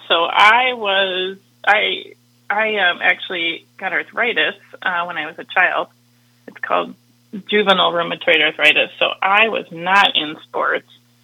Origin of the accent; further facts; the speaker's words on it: Storm Lake, Iowa, United States; You know, I grew up in rural Iowa. Like I said, a town called Storm Lake, and we were about 8,000 people, primarily a farming community.